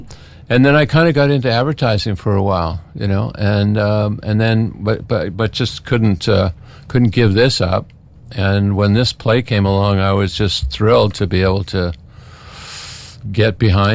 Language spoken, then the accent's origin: English; Canada; now in United States; I started in Canada, actually. I'm Canadian. And moved down here